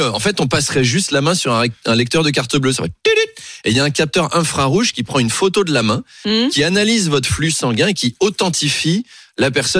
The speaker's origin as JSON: {"language": "French", "town": "Versailles", "region": "Île-de-France", "country": "France", "said": "Chez moi à Versailles, parce que je viens de là-bas quand même"}